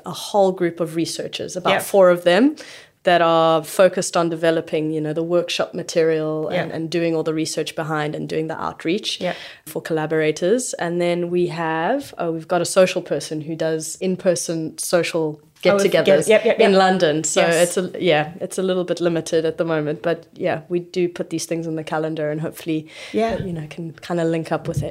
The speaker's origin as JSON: {"language": "English", "town": "Manica", "region": "Manica Province", "country": "Mozambique", "tie": "born or raised there", "said": "I would put it back in Manica, my hometown in Mozambique."}